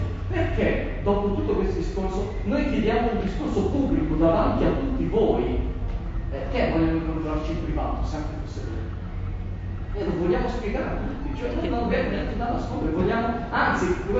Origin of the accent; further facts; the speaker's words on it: Varese, Lombardy, Italy; lo so perché sono di Varese